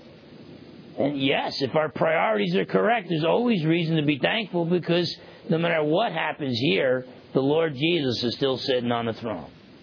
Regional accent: New Jersey, United States; Growing up in New Jersey, I would see retired vets, and they'd be World War II vets

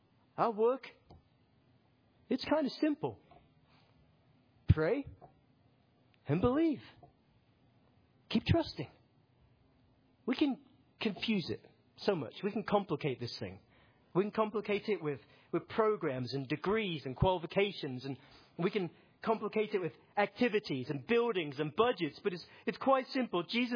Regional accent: Aberdeen, Scotland, United Kingdom; I walk through my hometown in Aberdeen

